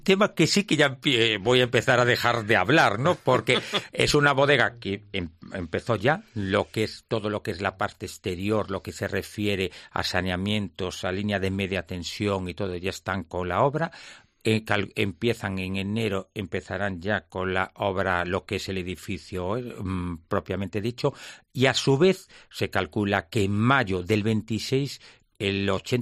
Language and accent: Spanish; Crecente, Galicia, Spain; born there; Yo nací en Creciente, quiero a mi pueblo y le deseo lo mejor.